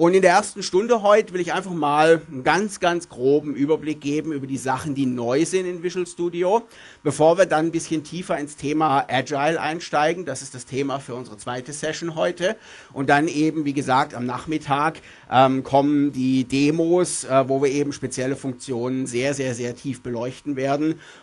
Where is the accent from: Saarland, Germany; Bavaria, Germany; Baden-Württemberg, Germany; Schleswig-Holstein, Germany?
Bavaria, Germany; Munich; Ich komme aus München, bin also in Deutschland angestellt